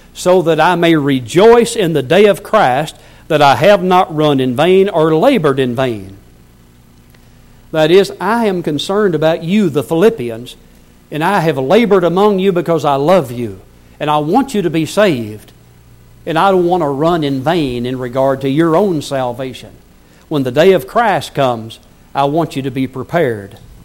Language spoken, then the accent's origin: English; Blytheville, Arkansas, United States; I grew up in Blytheville, Arkansas. I worked in a jewelry store when I was in high school